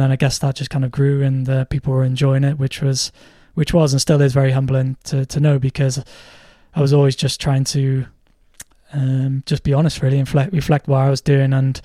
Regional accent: Wales, United Kingdom; for someone growing up in North Wales, it's a very different environment to be living in.

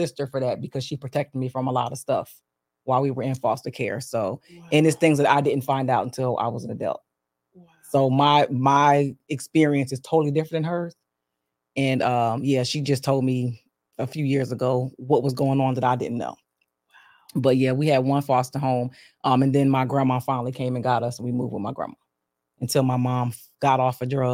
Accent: Bristol, Pennsylvania, United States; Well, I am from Bristol, Pennsylvania, Bucks County, stand up. That's where I'm from, right outside of Philadelphia. Born and raised.

